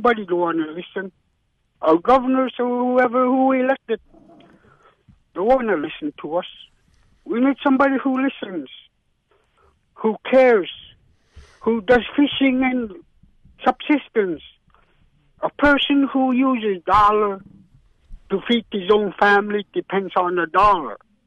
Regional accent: Alaska, United States; I love the world. I love Alaska. This is my hometown.

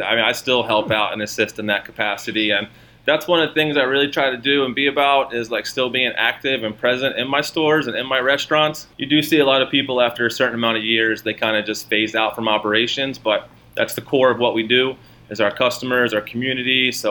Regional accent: Maryland, United States; Like where I'm from the East Coast. I'm from like a small town right outside of Baltimore City.

